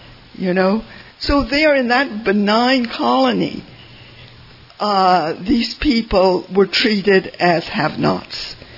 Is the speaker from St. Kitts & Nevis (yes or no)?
yes; Saint Kitts, St. Kitts & Nevis; And I grew up in a colony. I grew up in the West Indies, in a small island called St. Kitts.